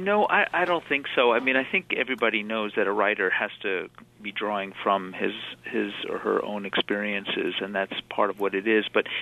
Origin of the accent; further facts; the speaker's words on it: Roslyn, New York, United States; I grew up in Roslyn, Long Island, and experienced having lived in domestics for a number of years in my youth.